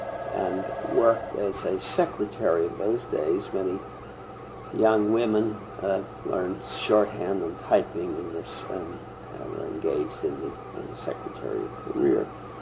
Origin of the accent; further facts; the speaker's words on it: California, Pennsylvania, United States; born there; And I was born in California, Pennsylvania. We lived in a house which was adjacent to, at that time, California State Normal School.